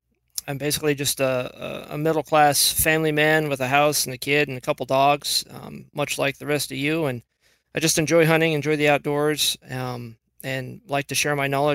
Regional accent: Washington, United States; I was born and raised in Washington.

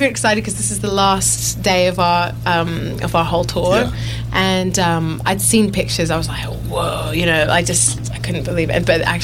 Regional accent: London, United Kingdom; also born or lived in New Zealand; I grew up in London.

